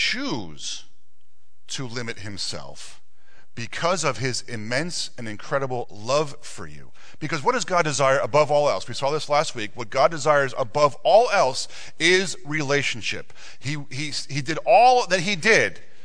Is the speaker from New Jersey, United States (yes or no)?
yes; New Jersey, United States; I'm from Jersey.